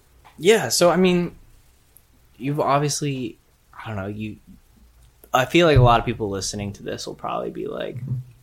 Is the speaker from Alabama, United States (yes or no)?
no; Utah, United States; I mean, I grew up in Utah.